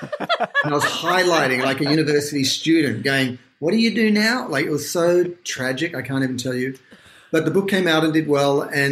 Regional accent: Australia; I'm an Australian

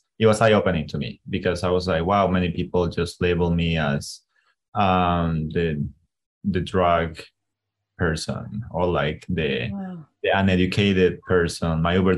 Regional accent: Bolivia; English is a second language; And I was like, oh, I'm from Bolivia. He was like, oh, you're Bolivian.

